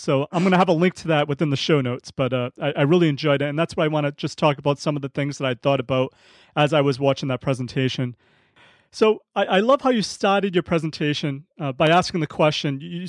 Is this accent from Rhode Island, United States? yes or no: yes; Rhode Island, United States; I'm actually from Rhode Island, so it's a little worse than Boston.